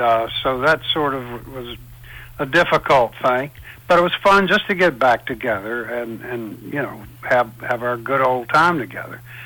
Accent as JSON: {"language": "English", "region": "the South", "country": "United States", "said": "And as a Southerner, I was involved in the civil rights movement."}